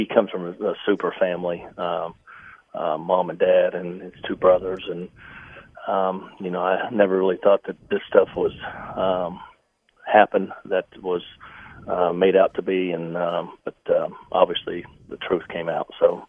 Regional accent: Oklahoma, United States; I'm from Oklahoma. My family's there.

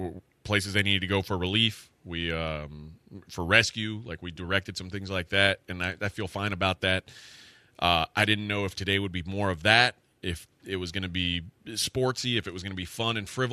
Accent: Texas, United States; but it's where I grew up in Brazoria County.

